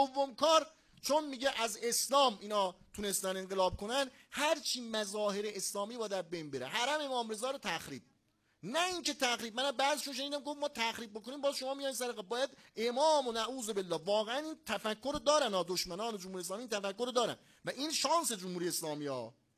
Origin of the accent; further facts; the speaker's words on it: Tabriz, East Azerbaijan, Iran; first language Azerbaijani; Persian is a second language; now in Qom, Iran; من قم، یعنی 13 سال قم ساکنم ولی بچه تبریزم. چون 13 سال قمم خب فارسی حرف میزنیم، یه وقتی میرم تبریز اتوماتیک یادم میره فارسی حرف میزنم.